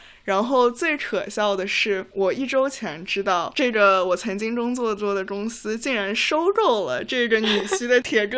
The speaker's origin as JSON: {"language": "Chinese", "region": "Shanghai", "country": "China", "said": "就是其实作为一个上海人"}